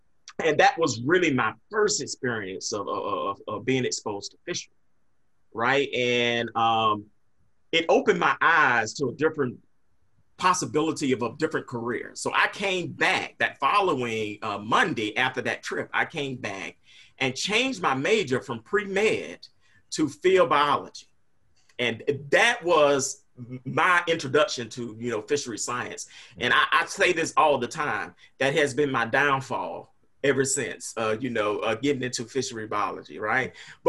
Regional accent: Augusta, Georgia, United States; So I grew up in Augusta, Georgia. It was my hometown where I went to school, both high school and college.

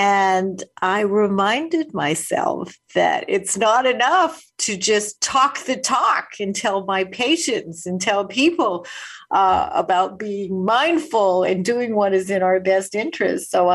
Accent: Winnipeg, Manitoba, Canada; when I was a kid growing up in Winnipeg

